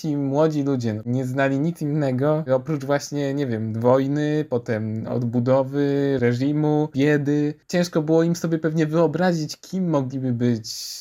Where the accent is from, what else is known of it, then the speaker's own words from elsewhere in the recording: Białystok, Podlaskie Voivodeship, Poland; ja jako autor festiwalu też jestem z Białegostoku